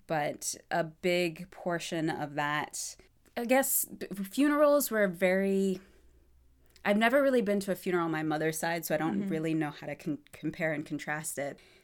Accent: North Carolina, United States; I grew up in North mm-hmm. Carolina.

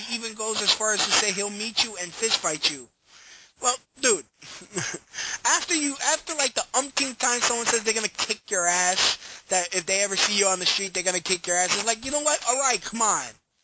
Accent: Brooklyn, New York, United States; You know what, dude? I'm from Brooklyn. I've gotten my ass kicked before.

